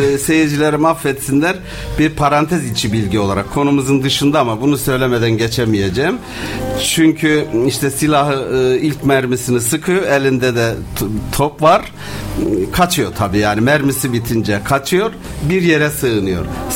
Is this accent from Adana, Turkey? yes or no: yes; Adana, Turkey; mesela biz Adanalılar olarak